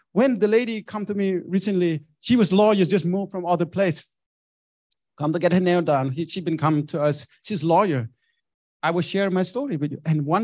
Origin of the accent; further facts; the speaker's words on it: Vietnam; English is a second language; I grew up in Vietnam.